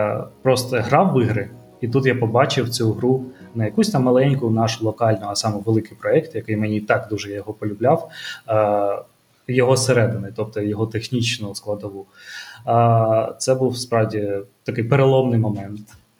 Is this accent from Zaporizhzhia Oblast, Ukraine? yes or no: yes; Zaporizhzhia, Zaporizhzhia Oblast, Ukraine; Виріс я у Запоріжжі.